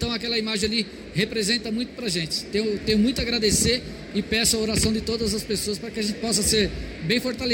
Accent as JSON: {"language": "Portuguese", "town": "Mauá", "region": "São Paulo", "country": "Brazil", "said": "nascido 18/12/66, sou da cidade de Mauá, minha paróquia de origem, São Luís Gonzaga."}